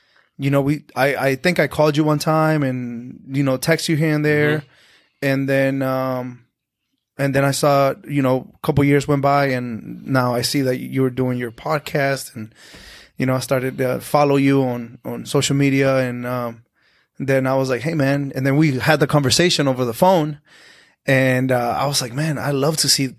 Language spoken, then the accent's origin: English; Lambaré, Central, Paraguay; I was born in Lambaré. That's like a suburb of Asunción in Paraguay.